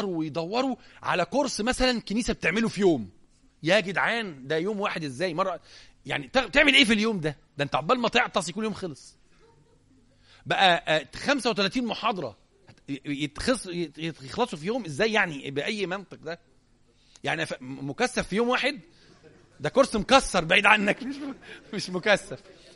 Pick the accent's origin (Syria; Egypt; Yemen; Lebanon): Egypt; احنا على فكرة عندنا في مصر حالة طلاق كل 3.5 دقايق،